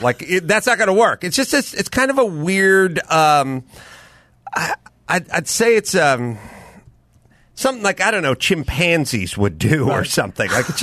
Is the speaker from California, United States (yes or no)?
yes; North Hollywood, California, United States; You know, I grew up in North Hollywood.